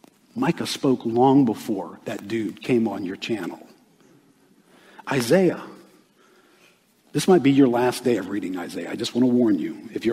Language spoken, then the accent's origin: English; United States; I grew up in America. I grew up in the suburbs of America, all right?